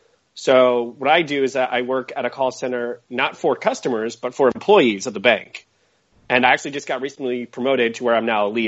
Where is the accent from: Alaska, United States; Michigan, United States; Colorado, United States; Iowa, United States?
Colorado, United States; Denver; So for Thanksgiving, normally what my family does, I'm originally from Denver. That's something about me.